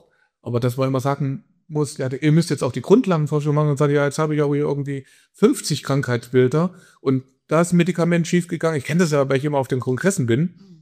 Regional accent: Ilmenau, Thuringia, Germany; Also ich komme ja aus Ilmenau, da gibt es eine große Uni

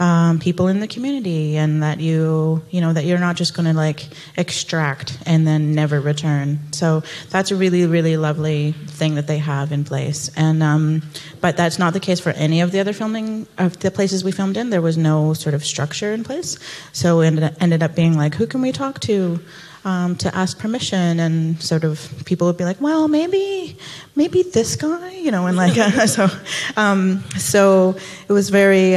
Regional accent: Bella Bella, British Columbia, Canada; just because I'm from Bella Bella doesn't give me carte blanche to do whatever I want with cameras there.

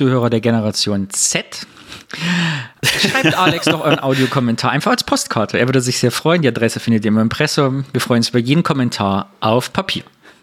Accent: East Germany, Germany; Wir kommen ja beide aus dem Osten, wohnen jetzt beide im Westen, wie man so sagt.

